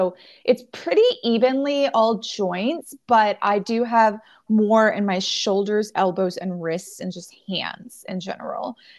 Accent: Virginia, United States; I was in Virginia growing up most of my life.

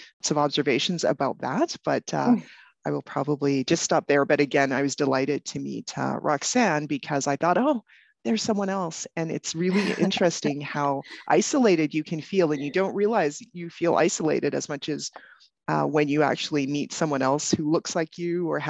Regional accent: Sherwood Park, Alberta, Canada; I grew up in Alberta and I went to the University of Alberta. And again, Alberta at the time was not the most cosmopolitan place, particularly because I grew up in a bedroom community called Sherwood Park.

